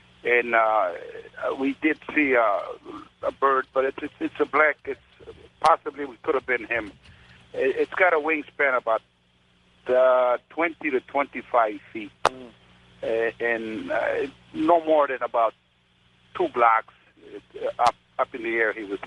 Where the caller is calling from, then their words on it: Chicago, Illinois, United States; I'm calling from Chicago, Illinois, sir.